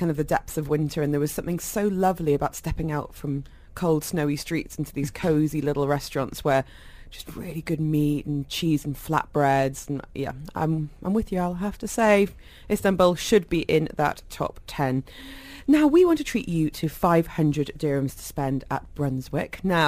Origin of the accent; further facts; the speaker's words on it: United Kingdom; as a Brit